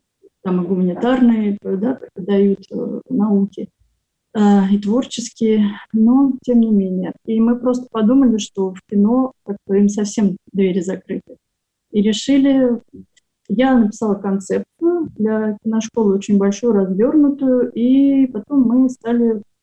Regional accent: Astrakhan, Astrakhan Oblast, Russia; Поэтому я из Астрахани поехала сначала в Петербург, потом в Москву

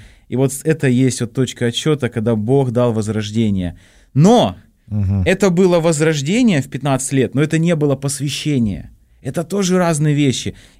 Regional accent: Krasnodar, Krasnodar Krai, Russia; я из Краснодара, и родился там, и крестился. Вот, и моя родная церковь в Краснодаре

